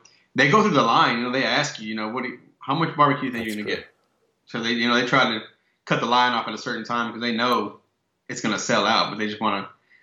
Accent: Dallas, Texas, United States; also born or lived in Irving; now in Saginaw, United States; Yeah, I grew up in Dallas, went to school. Grew up in Dallas, we moved out of Dallas and ended up moving to Irving, which is just a little sub-community of Dallas.

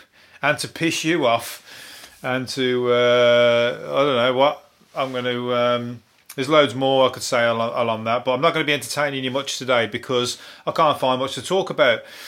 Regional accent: Birmingham, West Midlands, United Kingdom; And I'm from Birmingham, and I hate going to that because I miss my turning so often.

